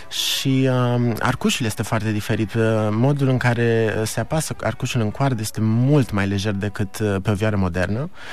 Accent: Romania; born there; pentru că ne-am născut în România, suntem români

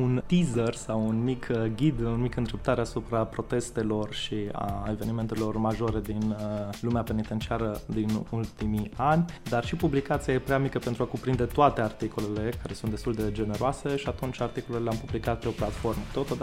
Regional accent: Cluj-Napoca, Cluj County, Romania; De exemplu, eu vin din Cluj

